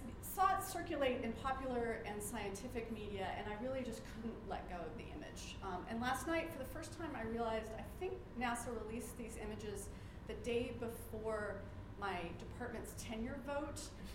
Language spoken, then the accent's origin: English; United States; I wanted to acknowledge that I'm an American who was able to cross the border quite easily yesterday.